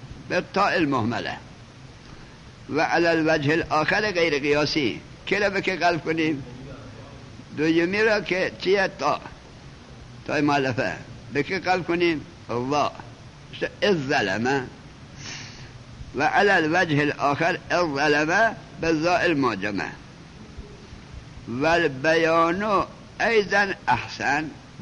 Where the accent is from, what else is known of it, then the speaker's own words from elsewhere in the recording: Mashhad, Razavi Khorasan, Iran; گفت اهل کجایی؟ گفتم اهل مشهد.